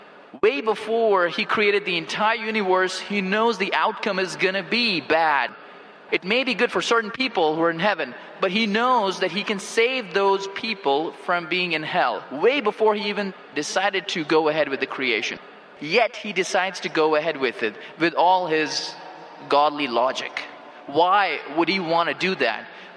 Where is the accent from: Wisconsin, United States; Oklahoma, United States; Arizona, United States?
Arizona, United States; Phoenix; I'm from Phoenix, Arizona, in the United States.